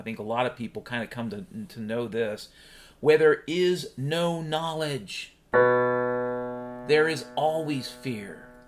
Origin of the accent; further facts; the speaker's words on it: Ireland; a fair amount of drinking, you know, I'm Irish